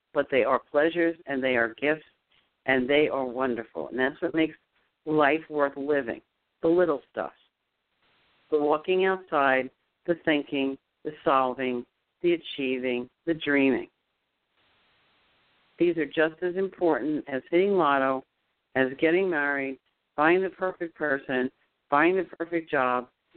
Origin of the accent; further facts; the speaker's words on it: New York, United States; Hello, Lena from New York, my hometown.